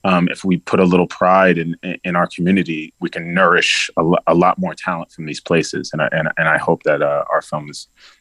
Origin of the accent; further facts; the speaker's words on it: Bronx, New York, United States; born there; I know being born in the Bronx was so important for my father, literally where we were, like, my mom went into labor in Jersey and he like drove us to the Bronx